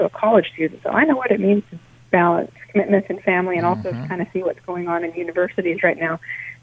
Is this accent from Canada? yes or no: yes; Alberta, Canada; now in United States; I'm an immigrant to this country. I'm from Canada, and I'm originally from Alberta. I'm a millennial